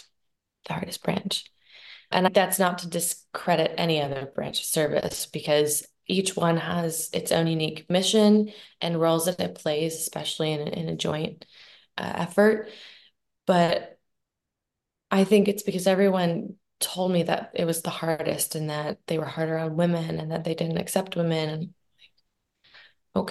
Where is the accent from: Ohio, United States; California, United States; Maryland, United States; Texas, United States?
Maryland, United States; I think growing up in Southern Maryland, I was surrounded by a lot of military influence.